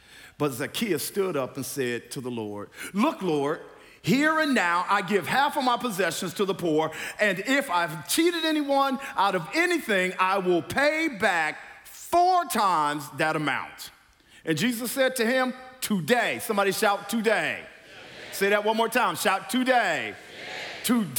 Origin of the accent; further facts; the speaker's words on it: Missouri, United States; now in San Diego, United States; I am originally from Missouri. I came out here to play professional football with the San Diego Chargers